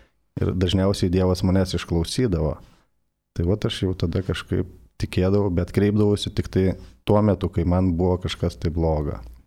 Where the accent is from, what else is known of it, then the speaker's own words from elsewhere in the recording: Rokiškis, Panevėžys County, Lithuania; now in Vilnius, Lithuania; kaip Veronika ir sakė, verslininkas, gyvenu Vilniuje, auginu du sūnus, gyvenu su žmona, esu kilęs iš Rokiškio.